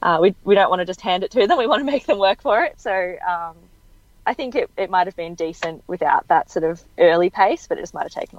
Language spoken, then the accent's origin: English; Riddells Creek, Victoria, Australia; Yeah, so we're in Riddles Creek, which is sort of the edge of the Macedon Ranges, I guess, which is, yeah, probably a good 45 minutes to Essendon.